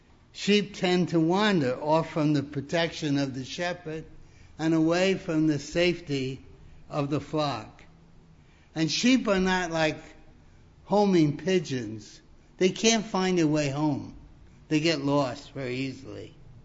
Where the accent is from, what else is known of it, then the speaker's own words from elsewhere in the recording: Brooklyn, New York, United States; born there; I was born in Brooklyn, New York City. So I don't know anything about sheep firsthand.